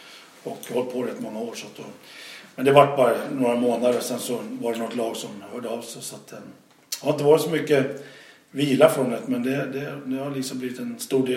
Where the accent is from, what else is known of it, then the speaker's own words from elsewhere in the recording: Stockholm, Stockholm County, Sweden; Och jag är uppvuxen i Stockholm.